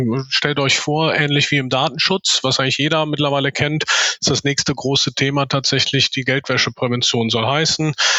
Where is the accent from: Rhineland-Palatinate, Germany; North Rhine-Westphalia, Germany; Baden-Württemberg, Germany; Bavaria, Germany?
North Rhine-Westphalia, Germany; Cologne; Ich komme hier aus Köln, wo auch die Firma sitzt.